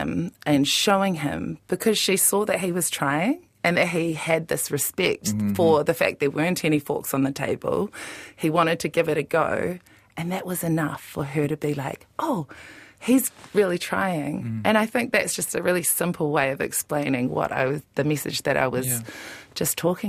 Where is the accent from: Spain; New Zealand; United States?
New Zealand; Auckland; I think when I was growing up on the North Shore